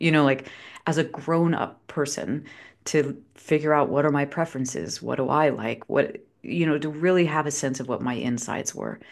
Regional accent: East Coast, United States; So I, you know, we were talking about growing up on the East Coast, going to the good schools, all of that. So I'm an East Coast girl.

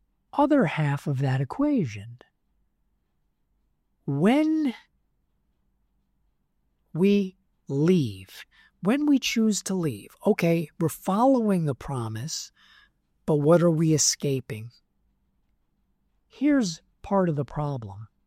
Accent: New York, United States; And again, I'm born and raised in New York, so I love my experience of all the neighborhoods.

